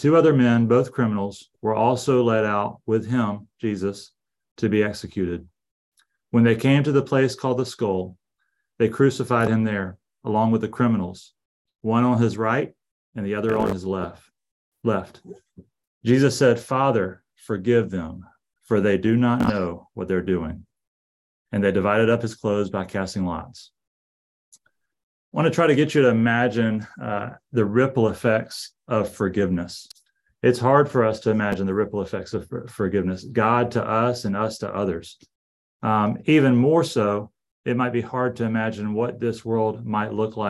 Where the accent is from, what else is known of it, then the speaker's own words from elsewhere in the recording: Savannah, Georgia, United States; You know, my wife and I, we're from Savannah, Georgia